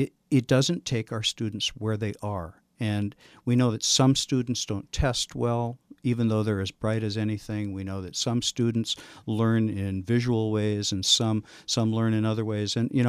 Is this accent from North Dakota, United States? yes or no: yes; Grand Forks, North Dakota, United States; Because as a kid growing up in Grand Forks, we were lower middle class family.